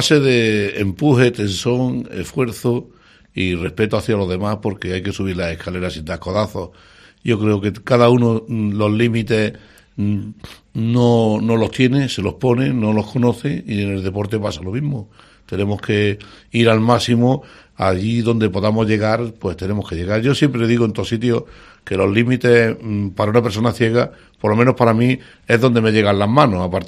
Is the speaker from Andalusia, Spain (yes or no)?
yes; Guadix, Andalusia, Spain; Hombre, es un orgullo el que uno venga aquí a su tierra para poder hablar con sus paisanos.